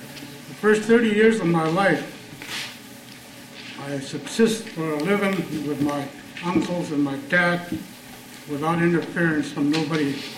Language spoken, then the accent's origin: English; Alaska, United States; I come from the Yukon Flats. I'm an Athabascan Gwich'in